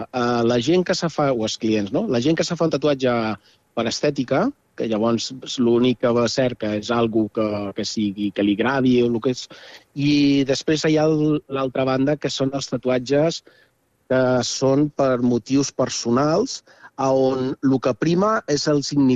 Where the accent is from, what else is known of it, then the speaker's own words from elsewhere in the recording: Balearic Islands, Spain; jo som menorquí, quan vaig tornar a Menorca